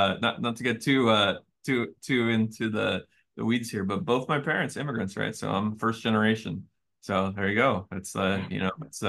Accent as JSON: {"language": "English", "region": "California", "country": "United States", "tie": "born or raised there", "lives_now": "New York, United States", "said": "I live in New York. I grew up in California."}